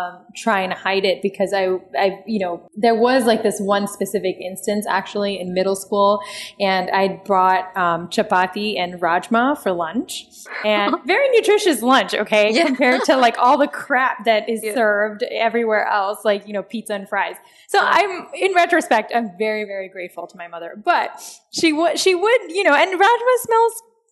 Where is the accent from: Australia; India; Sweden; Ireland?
India; also born or lived in Virginia, United States; growing up in India and in Virginia